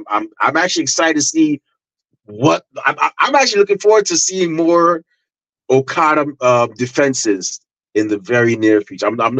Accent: Guyana; accent: Guyanese; I got into my Guyanese accent, and you know, I was just so happy seeing, you know, a fellow Guyanese win a title.

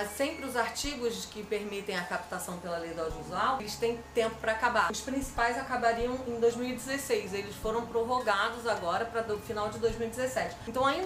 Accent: Rio de Janeiro, Brazil; also born or lived in South Brazil; Morei no Sul 15 anos, mas eu sou aqui do Rio. Voltei para cá em 2005.

